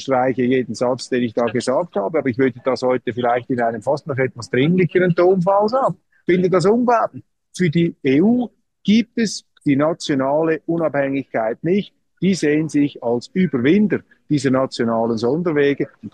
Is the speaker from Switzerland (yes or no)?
yes; Switzerland; Also das muss man als Schweizer ernst nehmen.